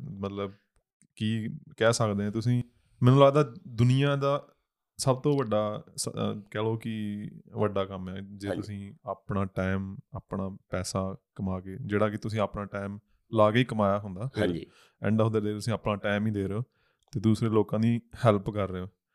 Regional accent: Punjab, India; ਕਿਉਂਕਿ ਅਸੀਂ ਪੰਜਾਬ ਤੋਂ ਆਉਂਦੇ ਹਾਂ

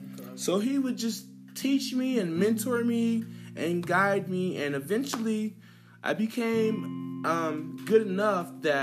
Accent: Dayton, Ohio, United States; also born or lived in Virginia Beach; I'm from Dayton, Ohio, which is 90% black, where I'm from. My school was 90% black, and my neighborhood was 95% black. But when we moved to Virginia Beach

